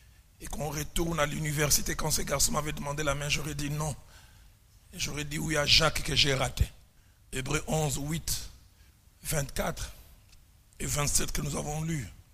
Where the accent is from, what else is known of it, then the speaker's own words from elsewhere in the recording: Kinshasa, DR Congo; J'étais allé visiter quelqu'un chez nous à Kinshasa, au clinique appelé Ngaliema.